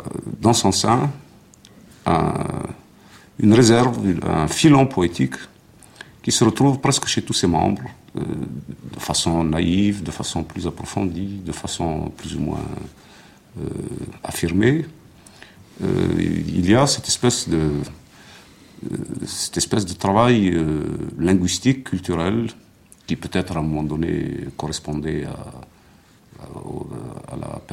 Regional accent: Constantine, Constantine Province, Algeria; born there; Je suis né à Constantine.

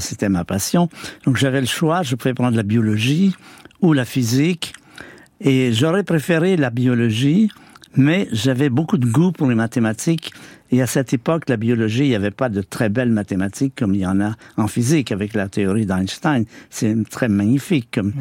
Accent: Quebec, Canada; Au Québec, près de Montréal, ouais. Un endroit qui s'appelle le lac Saint-Louis.

